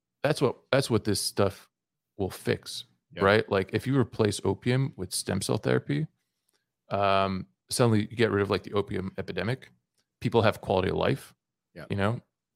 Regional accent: Canada; Doctors here in Canada, I'm Canadian, by the way.

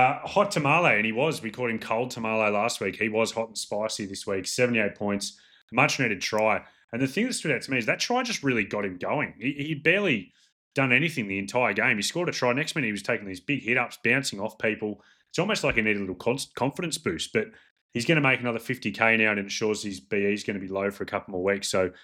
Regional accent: New South Wales, Australia; I grew up in the Shire

